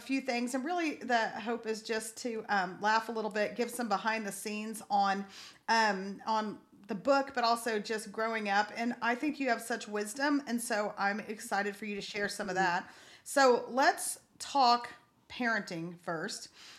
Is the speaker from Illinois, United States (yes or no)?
no; El Paso, Texas, United States; So I grew up in El Paso. My mom and dad are from that area, everyone.